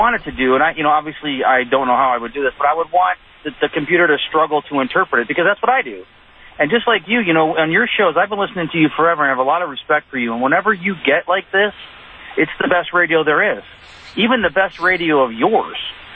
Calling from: Fort Worth, Texas, United States; from Fort Worth

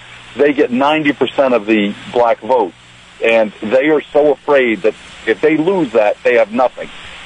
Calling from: New Jersey, United States; Hey, I'm calling from New Jersey.

